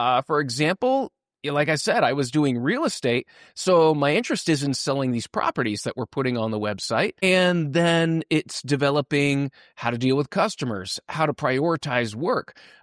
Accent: Midwest, United States; primarily I'm from the Midwest. And so everywhere you look, it's B2B.

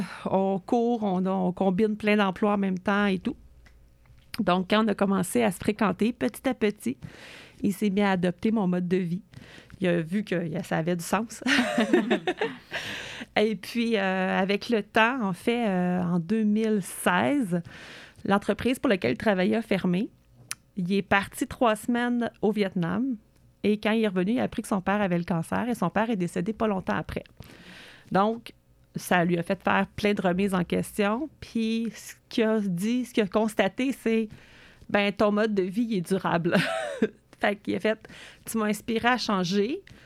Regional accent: Stanhope, Quebec, Canada; born there; now in Sherbrooke, Canada; quand j'ai déménagé à Sherbrooke, je suis née à Stanhope, qui est à peu près une heure de Sherbrooke

